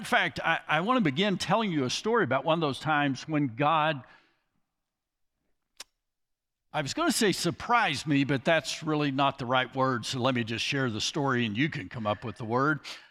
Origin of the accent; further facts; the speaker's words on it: Lubbock, Texas, United States; I bring you greetings from the far reaches of West Texas. When I tell people, when they ask, where are you from? And I say Lubbock